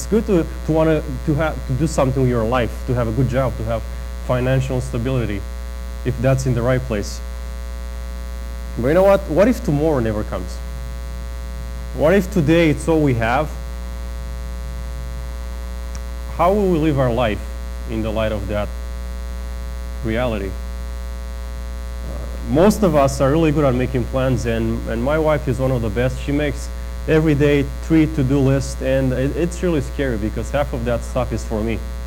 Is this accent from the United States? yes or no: no; Romania; And I remember 15, 20 years ago, growing up in Romania, and hearing a lot about the American dream.